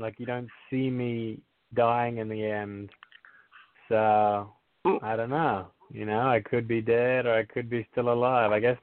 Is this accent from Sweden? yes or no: no; Australia; now in United States; So yeah, that's a good question. You know, so I grew up in Australia.